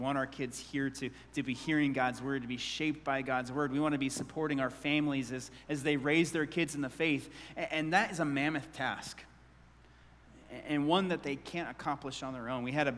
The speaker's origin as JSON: {"language": "English", "town": "Bend", "region": "Oregon", "country": "United States", "tie": "born or raised there", "said": "And Wade was a member of my church growing up in Bend."}